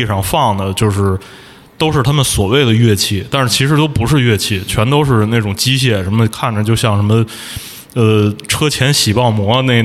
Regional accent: China; 就是我们是中国来的

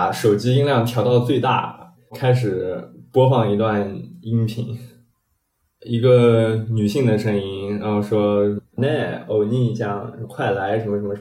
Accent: Tianjin, China; 是来自天津的一名医学生，今年23岁。

